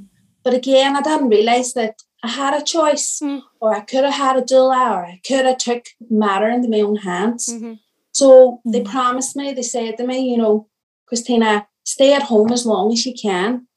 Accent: Derry, Northern Ireland, United Kingdom; I'm 32 and I'm from Derry City in Northern Ireland.

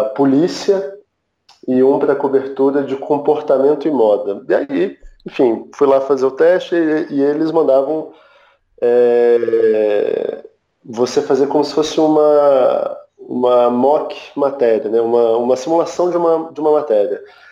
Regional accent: Brasília, Federal District, Brazil; morava em Brasília, sou de Brasília

